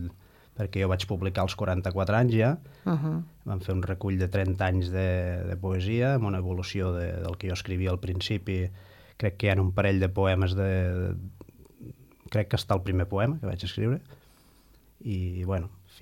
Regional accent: La Selva del Camp, Catalonia, Spain; also born or lived in Reus; jo vaig néixer a Reus, vaig viure a la Selva del Camp fins als 14 anys

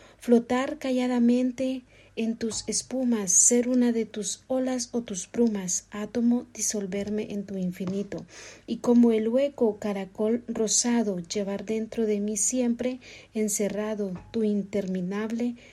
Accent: Honduras; first language Spanish; Catalan is a second language; now in Vilallonga del Camp, Spain; soc de Honduras. La meva llengua materna és el castellà, visc a Vilallonga del Camp.

